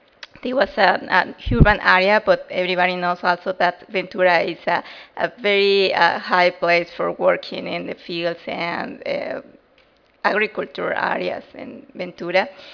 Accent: Guanajuato, Mexico; because I'm from Guanajuato, and second, because this is one place with a high level of out-migration to U.S.

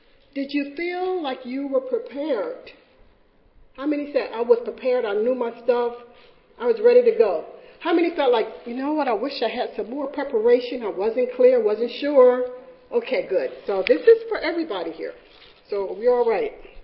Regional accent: California, United States; Well, I'm from California. We know we've had a lot of disasters.

